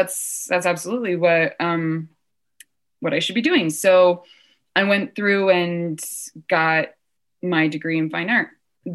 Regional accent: Louisville, Kentucky, United States; And I grew up in Louisville. So Louisville has like an art show in one of their whatever.

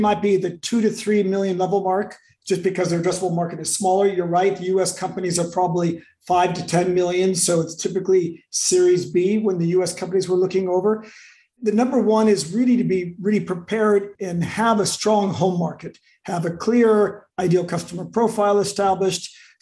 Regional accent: San Francisco, California, United States; moved away as an adult; now in Europe; I'm originally from San Francisco. I moved out to Europe about 25 years ago to launch Europe for three different tech companies

